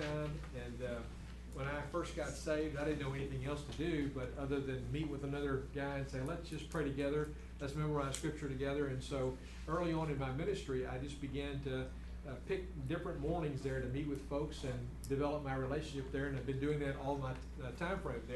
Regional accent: Memphis, Tennessee, United States; And we moved here in 1962 from Memphis, Tennessee.

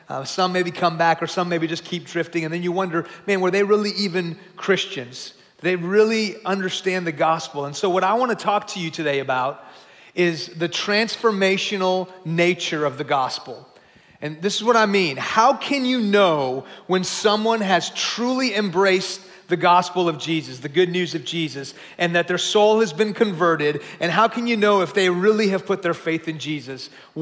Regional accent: Houston, Texas, United States; now in Frisco, United States; This is home for me. I grew up in this area. I grew up in Houston.

